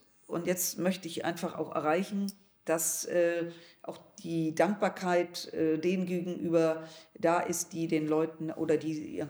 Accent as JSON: {"language": "German", "town": "Düsseldorf", "region": "North Rhine-Westphalia", "country": "Germany", "tie": "born or raised there", "said": "auch was meine Heimatstadt Düsseldorf betrifft"}